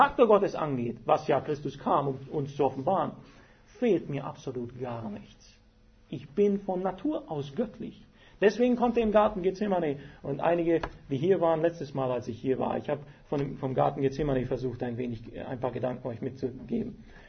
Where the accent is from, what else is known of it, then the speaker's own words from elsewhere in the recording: Romania; Ich komme aus Rumänien ursprünglich.